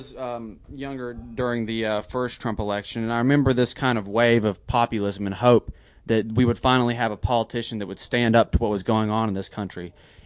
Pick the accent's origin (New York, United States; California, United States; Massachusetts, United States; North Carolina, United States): North Carolina, United States; because originally I am from North Carolina. And I remember, you know, the people growing up